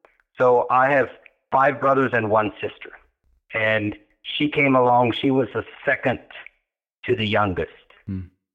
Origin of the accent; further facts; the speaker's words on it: Elmer, Ontario, Canada; born there; I was born in Canada, in Elmer, Ontario, an Amish community.